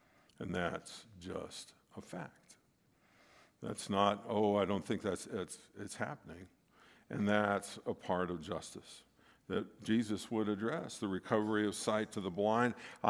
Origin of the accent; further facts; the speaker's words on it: Missouri, United States; And I grew up in St. Louis County. You probably heard about all the stuff in Ferguson and all that. So, but I grew up in a neighborhood.